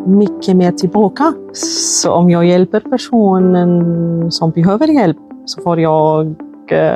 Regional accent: Syria; Swedish is a second language; moved away as an adult; now in Sweden; Jag kommer från Syrien och jobbade i mitt land som lärare förut i 8 år.

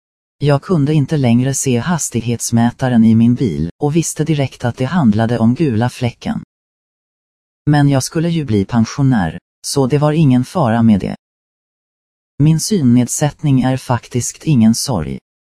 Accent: Stockholm, Stockholm County, Sweden; Jag är urstockholmare men min mamma kommer från Bergslagen och pappa från Småland.

